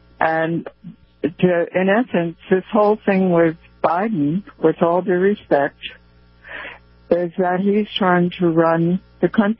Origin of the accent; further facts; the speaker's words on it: Delaware, United States; now in Florida, United States; And I grew up in Delaware.